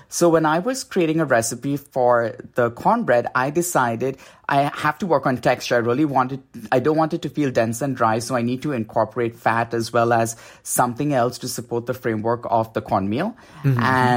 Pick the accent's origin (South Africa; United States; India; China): India; jaggery, which is something that I grew up in India eating.